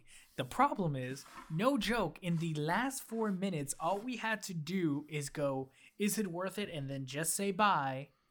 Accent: Puerto Rico; I don't even have that accent as a Puerto Rican.

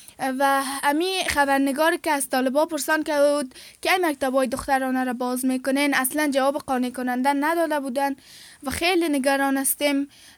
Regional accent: Afghanistan; سلام، من یک دختر از افغانستان هستم، صنف دهم هستم و سنم 14 ساله.

